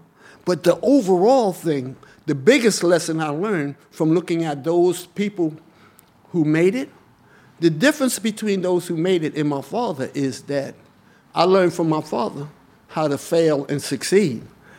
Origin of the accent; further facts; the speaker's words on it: Harlem, New York, United States; Growing up in Harlem when I was born, we had poor Irish, poor Jews, poor Greeks, poor Italians. We were all here together.